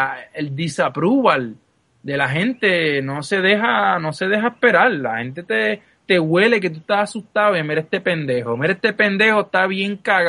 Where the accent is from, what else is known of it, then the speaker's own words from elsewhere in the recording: Bayamón, Puerto Rico; cuando yo estaba en Bayamón caminando por las calles de mi pueblo con mi mai